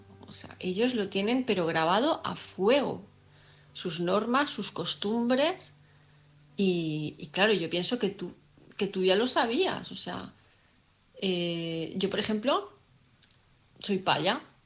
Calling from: Palma de Mallorca, Balearic Islands, Spain; de Palma de Mallorca

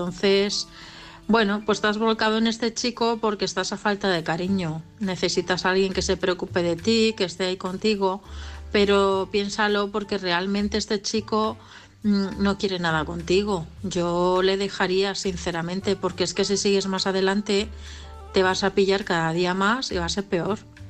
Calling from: Parla, Community of Madrid, Spain; de Parla.

